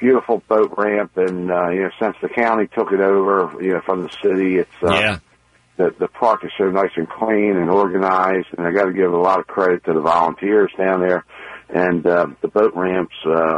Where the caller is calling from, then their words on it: Chestertown, Maryland, United States; I'm calling from Chestertown, but I live in Pasadena.